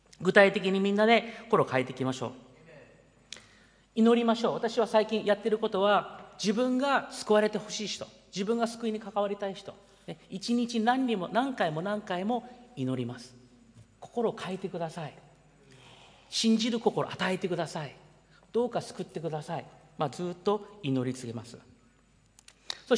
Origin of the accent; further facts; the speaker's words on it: United States; 私はアメリカ育ちのハリウッド映画の見過ぎかもしれない。